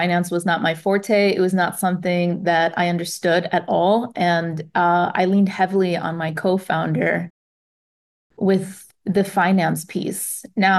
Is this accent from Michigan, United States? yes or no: yes; Detroit, Michigan, United States; I'm from Detroit. And there's one thing we know how to do, it's hustle.